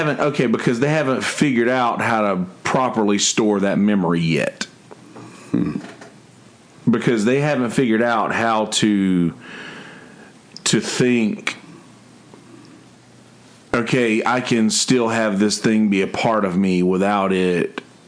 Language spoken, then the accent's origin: English; Bennettsville, South Carolina, United States; Bennettsville, South Carolina.